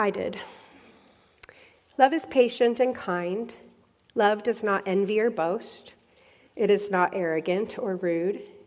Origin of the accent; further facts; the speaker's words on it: California, United States; now in Kansas, United States; And I'm from California. My grandfather, my dad's dad, moved to California when he was a young man from Kansas City.